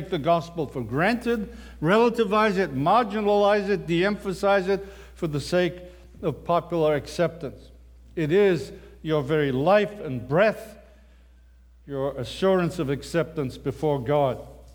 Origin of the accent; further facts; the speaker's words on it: England, United Kingdom; Okay, I'm an Englishman, all right?